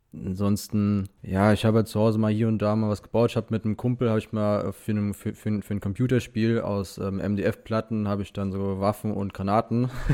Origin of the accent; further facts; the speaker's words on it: Bad Kreuznach, Rhineland-Palatinate, Germany; also born or lived in Wiesbaden; Genau hier, in dieser Wohnung wurde ich geboren. Ich komme eigentlich aus Bad Kreuznach